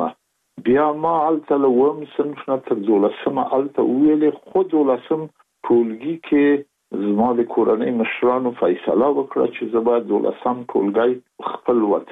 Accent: Kabul, Afghanistan; born there; زه زېږېدلی په کابل کې یم. د کابل په چارګي کې ګزرګاه پله ته ورڅېرمه او کلی د شکلا خان کلا، هلته زه زېږېدلی یم.

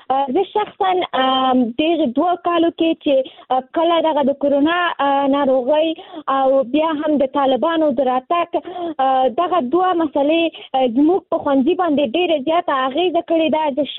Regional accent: Nangarhar, Afghanistan; now in Kabul, Afghanistan; ما د ننګرهار د ولایت نه فعلاً په کابل کې ژوند کوم

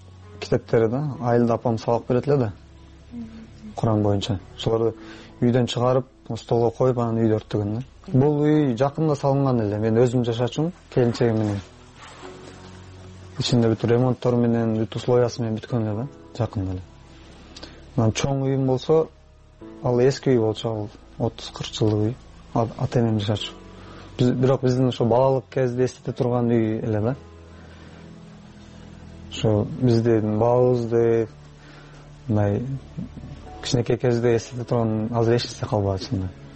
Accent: Batken Region, Kyrgyzstan; Бул жакка биз өз Баткенден октябрда келдик да

